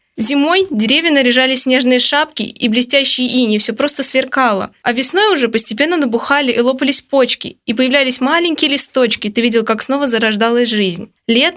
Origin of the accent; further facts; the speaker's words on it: Tolyatti, Samara Oblast, Russia; мне 20 лет, я родилась и выросла в Тольятти.